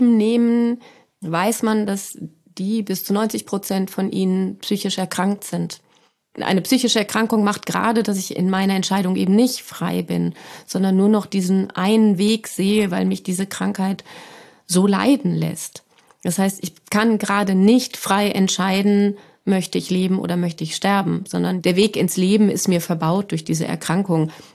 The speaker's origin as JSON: {"language": "German", "town": "Frankfurt", "region": "Hesse", "country": "Germany", "said": "Ich komme aus Frankfurt"}